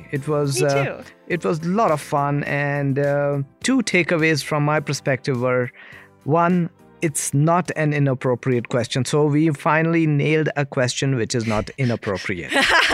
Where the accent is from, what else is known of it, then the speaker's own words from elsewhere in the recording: India; I'm from India, so I'll be very clear when I'm saying Eastern societies